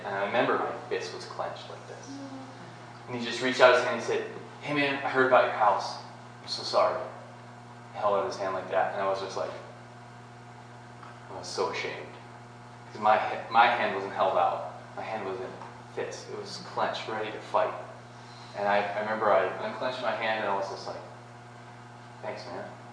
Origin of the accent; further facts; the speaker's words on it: Hobson, Montana, United States; Growing up in Hobson, like I've told you before, grew up and graduated from Hobson High School, down there by Lewistown.